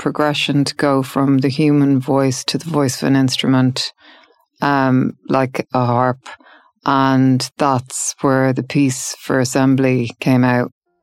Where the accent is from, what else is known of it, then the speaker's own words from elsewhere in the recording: Ireland; I guess the harp has always been in the background of my existence as an Irish person.